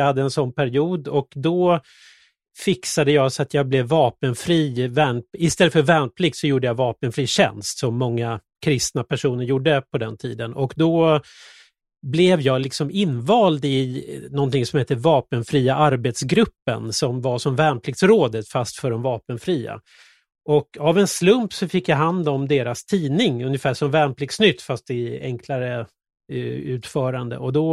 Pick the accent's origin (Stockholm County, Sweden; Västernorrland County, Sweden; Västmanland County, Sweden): Stockholm County, Sweden; Tyresö; jag är uppvuxen i Tyresö med två stycken musiklärarföräldrar.